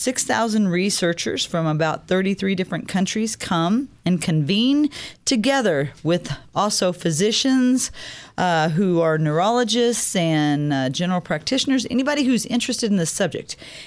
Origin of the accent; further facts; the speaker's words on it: Illinois, United States; was held in Chicago, Illinois, my home state, this past week.